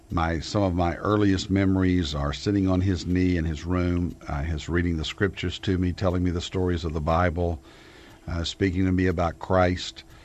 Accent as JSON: {"language": "English", "town": "Conway", "region": "Arkansas", "country": "United States", "tie": "born or raised there", "said": "I was born in a little town in central Arkansas called Conway, Arkansas, 30 miles north of Little Rock."}